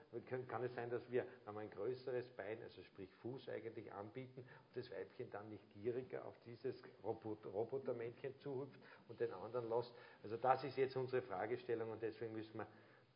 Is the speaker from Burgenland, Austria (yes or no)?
no; Zell am See, Salzburg, Austria; ich bin Pinzgauer, ich stamme aus Zell am See, im Salzburgischen